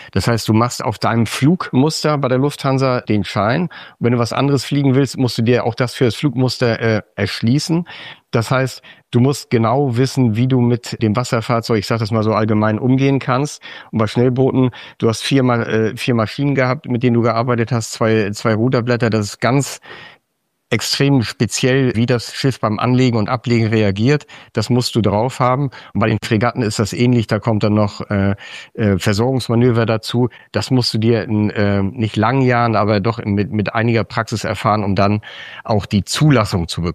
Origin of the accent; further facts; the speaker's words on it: Schleswig-Holstein, Germany; Ich bin ein Kind der Küste und bis zum Abitur im Kieler Umland groß geworden.